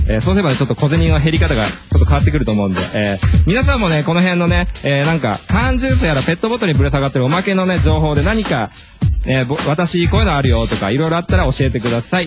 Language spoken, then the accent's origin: Japanese; Saitama, Japan; 地元、僕のね地元が埼玉なんですけども